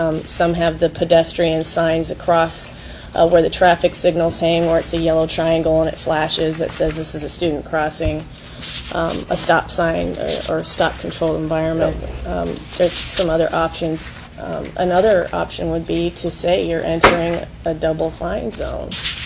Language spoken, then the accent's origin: English; Anchorage, Alaska, United States; Yeah, I grew up in Anchorage.